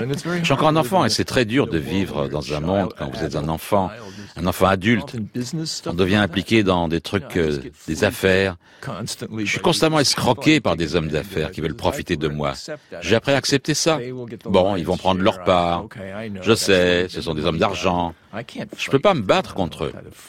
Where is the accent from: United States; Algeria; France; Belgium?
United States; À travers tous les États-Unis. Mon père était dans l'armée. Il était muté ça et là.